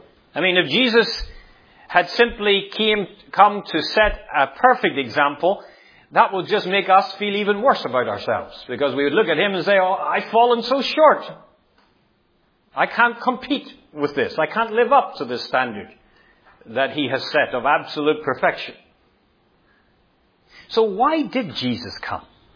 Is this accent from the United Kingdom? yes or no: yes; Northern Ireland, United Kingdom; born or raised there; now in Singapore